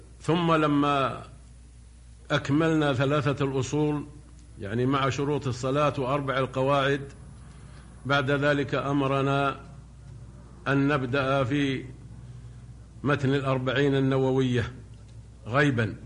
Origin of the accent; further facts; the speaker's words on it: Riyadh, Riyadh Province, Saudi Arabia; هذه عادة كانت عندنا في نجد وفي الرياض بالأخص،